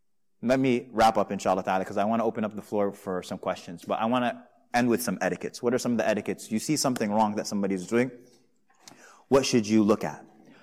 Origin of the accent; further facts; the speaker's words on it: New York, United States; I'm from New York, and in New York, it's kind of like London, where you don't say hello to anybody.